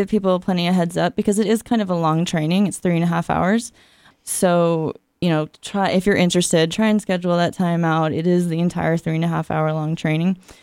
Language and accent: English; California, United States; You know, my home state of California, I feel like if I was to start a chapter there, it might just be preaching to the choir.